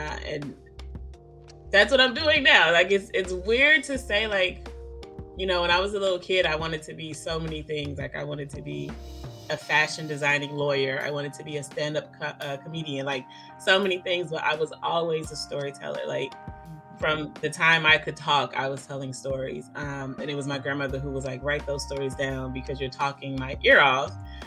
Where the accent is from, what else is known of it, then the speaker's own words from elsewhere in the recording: Chicago, Illinois, United States; I'm from Chicago. I grew up loving fantasy through my mother and books through my grandmother.